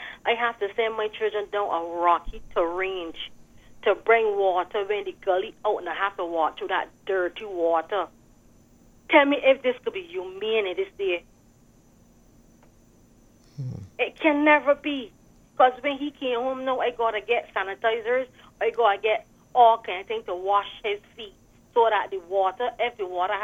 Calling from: Boswell, Saint Peter, Barbados; I'm calling from Boswell, St. Peter.

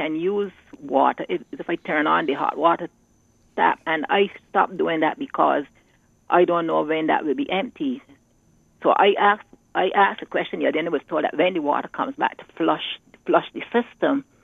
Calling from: Sherbourne, Saint John, Barbados; I'm calling from Sherborne, number 1, St. John.

